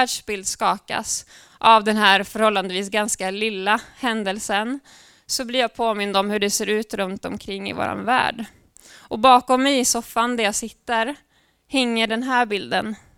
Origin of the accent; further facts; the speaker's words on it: Sjuntorp, Västra Götaland County, Sweden; Jag tänker tillbaks på somrarna i Sjuntorp där jag är uppvuxen.